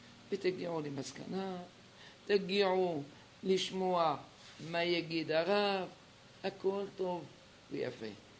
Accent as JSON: {"language": "Hebrew", "town": "Tunis", "region": "Tunis Governorate", "country": "Tunisia", "tie": "born or raised there", "said": "אנחנו לא גדלנו בג'רבה, גדלנו בתוניס."}